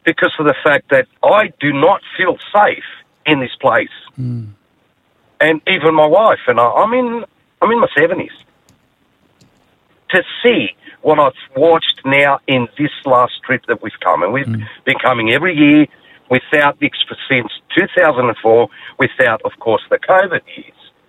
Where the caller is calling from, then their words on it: Cairns, Queensland, Australia; I'm calling from Cairns.